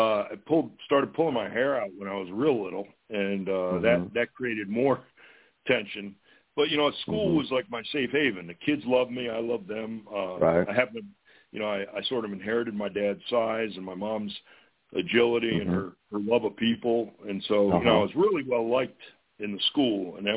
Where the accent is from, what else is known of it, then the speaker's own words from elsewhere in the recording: Madison, New Jersey, United States; Well, I grew up. I grew up in New Jersey in a town called Madison. It's about 20-25 miles west of Manhattan. It was a typical commuter town, suburbia.